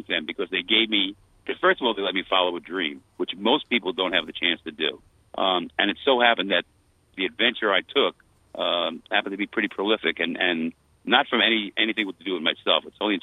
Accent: New York, United States; Well, I grew up in New York, and I started off as a classical player, as a classical trumpet player.

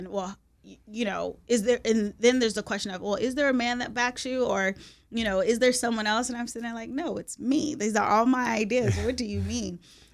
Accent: United States; Now, obviously, it's also culture, because I'm American.

